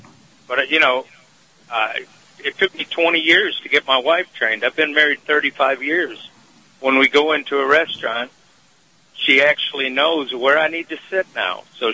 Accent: Detroit, Michigan, United States; growing up in Detroit, for anyone that's listening, keep your head up

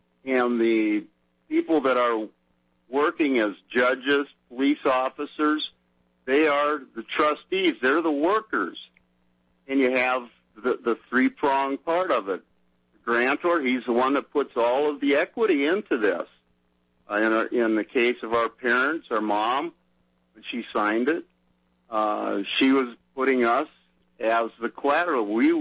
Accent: Wisconsin, United States; I'm from Wisconsin. I spent 5 years in Missouri

